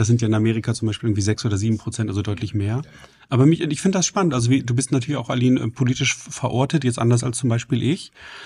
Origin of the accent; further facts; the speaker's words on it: Lower Saxony, Germany; ja, ich komme aus Niedersachsen und ich wollte jetzt eigentlich mal wissen, was euch umtreibt.